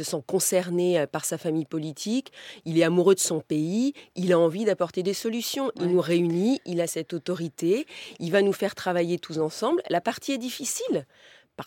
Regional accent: Brittany, France; Chez nous, en Bretagne, on n'est pas tellement favorable au travail le dimanche.

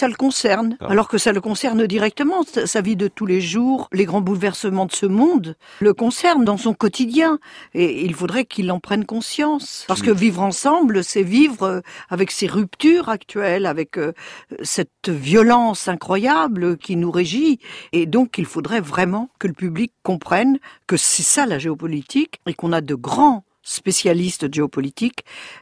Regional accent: France; chez nous, en France

